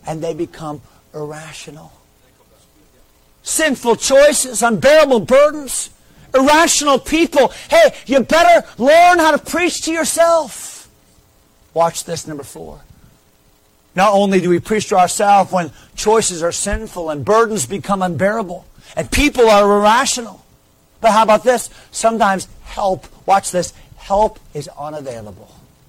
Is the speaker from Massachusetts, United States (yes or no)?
no; Connecticut, United States; I went back to Connecticut. I'm from Connecticut. I went back to Connecticut to start a church.